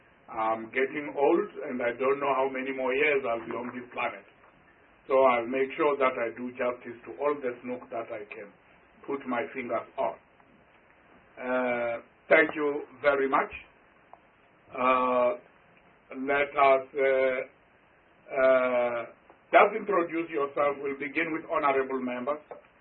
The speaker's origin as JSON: {"language": "English", "region": "Limpopo", "country": "South Africa", "said": "I come from Limpopo province, as I've said"}